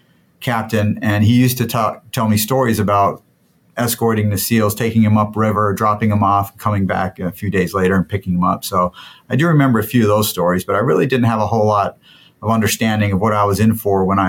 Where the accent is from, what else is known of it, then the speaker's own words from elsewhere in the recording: Charleston, South Carolina, United States; born there; also born or lived in Scotland; So, yeah, I was born in Charleston, but I was born into a Navy family. So I was a dependent at that point. So we moved around a lot.